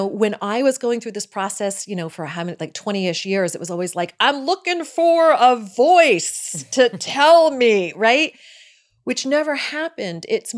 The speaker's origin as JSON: {"language": "English", "region": "East Coast", "country": "United States", "said": "And, you know, I'm from the East Coast. I'm 52"}